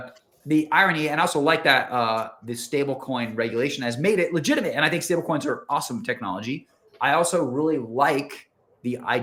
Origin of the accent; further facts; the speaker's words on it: New York City, New York, United States; moved away; also born or lived in California; I just like I grew up in New York City, right? And like we didn't have a car growing up, and so I was like, I never learned. And then moved to California, and then I was driving.